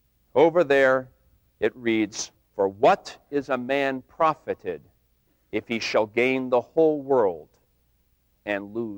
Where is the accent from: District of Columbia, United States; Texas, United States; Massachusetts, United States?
Massachusetts, United States; Wellesley; I grew up in Wellesley, as some of you know